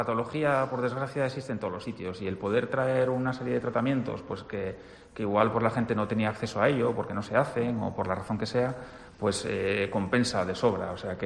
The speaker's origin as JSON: {"language": "Spanish", "region": "Cantabria", "country": "Spain", "said": "te das cuenta de que, como en Cantabria, en muy pocos sitios se vive."}